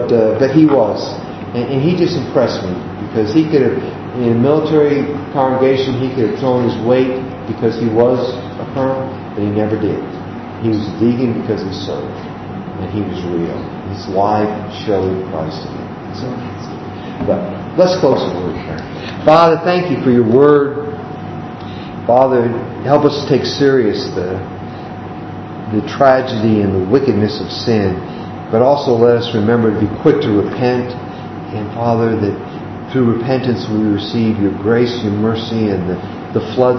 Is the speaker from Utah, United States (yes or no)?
no; Massachusetts, United States; Because I grew up in Massachusetts.